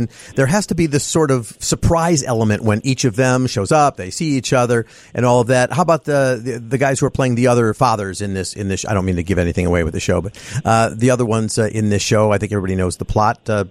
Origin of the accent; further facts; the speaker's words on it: Skokie, Illinois, United States; I grew up in Skokie.